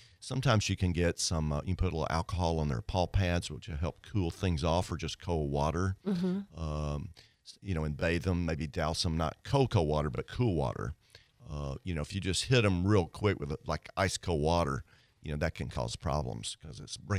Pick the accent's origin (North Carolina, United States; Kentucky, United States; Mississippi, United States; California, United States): Mississippi, United States; Past couple, 3 years, the Delta of Mississippi, and I'm from Mississippi, has had a really big problem with heartworm disease